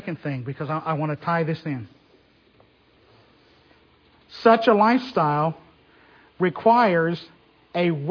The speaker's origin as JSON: {"language": "English", "town": "Tulsa", "region": "Oklahoma", "country": "United States", "tie": "born or raised there", "said": "And I laughed because I grew up in West Tulsa that you touch a drop of alcohol"}